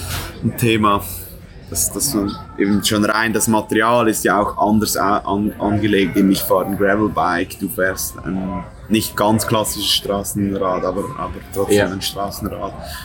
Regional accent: Switzerland; Ich bin durch Olten gefahren. Das ist eine Stadt, 5 Minuten von meiner Heimatstadt.

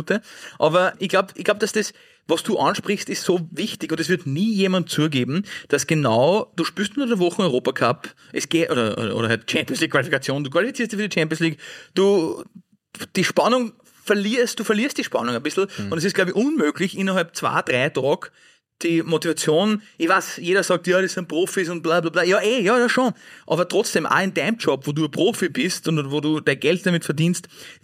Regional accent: Austria; ich bin schon ein Fan natürlich als Österreicher

